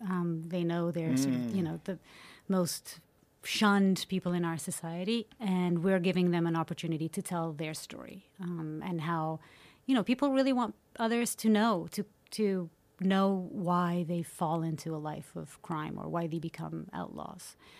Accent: Portugal; Like that's all we had growing up in Portugal.

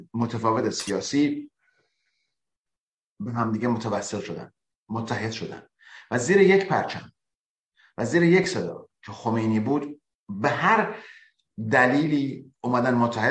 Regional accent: Iran; خواست من حداقل به عنوان یک ایرانی

